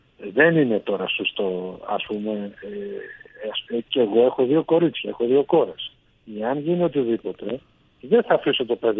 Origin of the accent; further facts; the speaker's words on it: Agrinio, Western Greece, Greece; Εγώ μάλιστα κατάγομαι από το Αγρίνιο